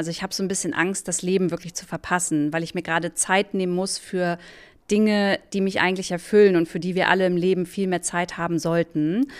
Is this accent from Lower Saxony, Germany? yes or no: yes; Braunschweig, Lower Saxony, Germany; also born or lived in Berlin; ich komme aus Braunschweig, da wohne ich auch, habe lange in Berlin gelebt